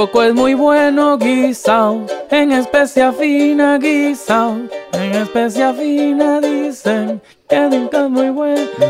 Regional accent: Veracruz, Mexico; Porque tenemos, como jarochos, tenemos esa gran tendencia

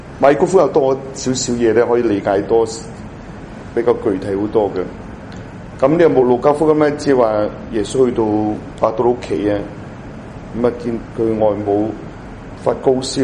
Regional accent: China; 我谂呢个都未必我哋中国人嘅习惯啦

